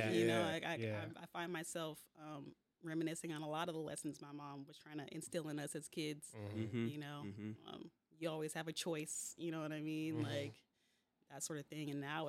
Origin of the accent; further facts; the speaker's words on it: Seattle, Washington, United States; growing up in Seattle, obviously, it's a very creative, very, you know, diverse, culturally diverse city.